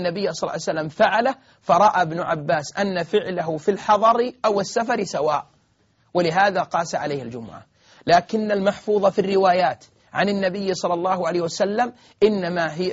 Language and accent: Arabic; Saudi Arabia; خاصة عندنا في المملكة العربية السعودية حفظها الله